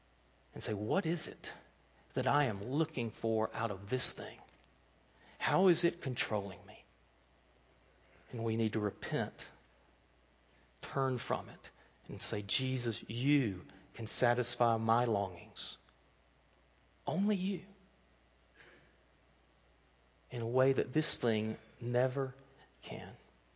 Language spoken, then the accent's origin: English; Georgia, United States; Where I grew up outside of Atlanta, our county was clearly divided into two sections.